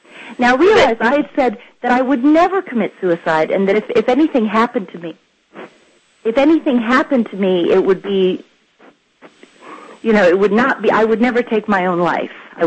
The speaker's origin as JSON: {"language": "English", "country": "United States", "said": "I was very offended that as an American citizen who opposed the war, that I was being lampooned as somebody who was mentally unstable"}